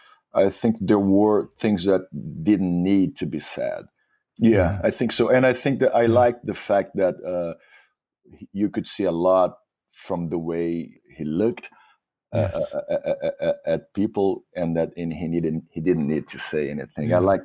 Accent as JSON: {"language": "English", "town": "Salvador", "region": "Bahia", "country": "Brazil", "tie": "born or raised there", "lives_now": "abroad", "said": "Every time I go to Brazil and to my hometown, Salvador, we play and we record things."}